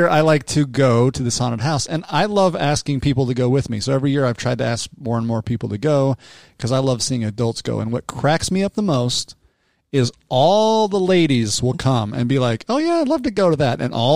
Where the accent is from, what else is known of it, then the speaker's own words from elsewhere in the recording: Salt Lake City, Utah, United States; now in Arizona, United States; I grew up in Salt Lake City, Utah, and for some reasons, Utah loves Halloween.